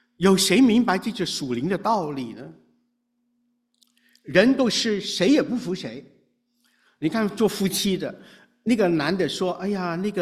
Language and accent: Chinese; China; 而且我们从小在国内受教育